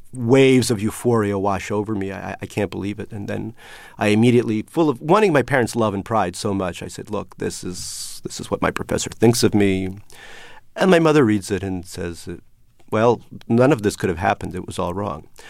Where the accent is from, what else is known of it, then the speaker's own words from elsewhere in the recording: Leningrad, Saint Petersburg, Russia; now in United States; My parents did not read Our Bodies, Ourselves, I guess, growing up in Leningrad.